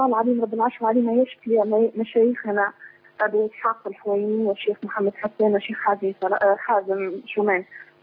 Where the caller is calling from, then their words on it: Tunisia; من تونس، وقد كلمت فضيلتكم الأسبوع الماضي